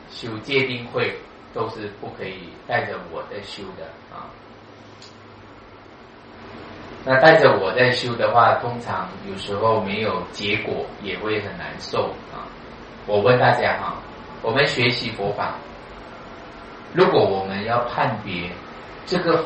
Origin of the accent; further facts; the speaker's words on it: Sabah, Malaysia; 我小时候啊，因为我的家乡呢是东马，就是 East Malaysia 啊，就是沙巴那边。我们是佛法的边地，我们那边是早期是没有出家众的，没有佛。